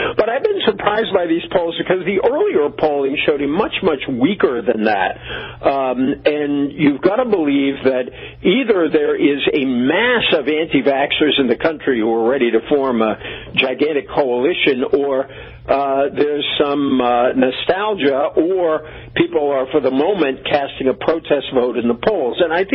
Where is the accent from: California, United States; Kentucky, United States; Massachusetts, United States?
Massachusetts, United States; I come from Massachusetts where the name Kennedy is magic. I joke that the town I grew up in, the turnout slogan was vote for the Kennedy of your choice, but vote.